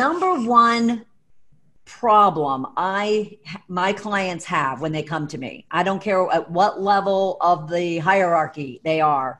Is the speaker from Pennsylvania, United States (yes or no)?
yes; Philadelphia, Pennsylvania, United States; now in Atlanta, United States; I'm from Philly, one of 12 kids with a lot of nieces and nephews running around, but I live in Atlanta, Georgia with my little four-legged friend Coco.